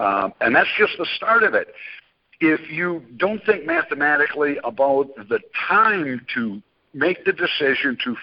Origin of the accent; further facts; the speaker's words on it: Wisconsin, United States; I'm from Wisconsin, and most of our deer hunting occurs under 100 yards.